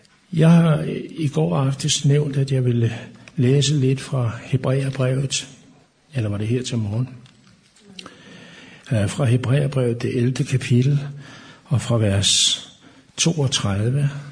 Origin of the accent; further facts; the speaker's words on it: Norway; Og nu er vi jo nordmænd her